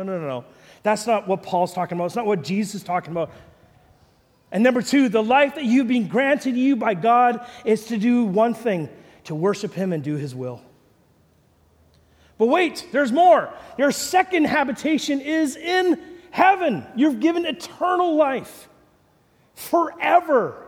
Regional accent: Canada; I am not a New Zealander, just so you're clear, everyone online. I am not. I have multiple passports from Canada.

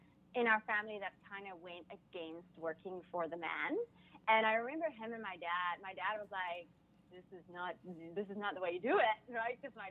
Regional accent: South Africa; born there; So, yeah, I was born in South Africa.

